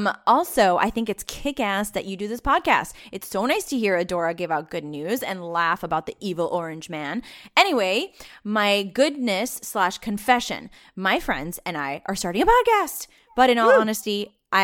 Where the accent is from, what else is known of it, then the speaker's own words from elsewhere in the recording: United States; now in Amsterdam, Netherlands; I'm an American living in Amsterdam for the past 8 years.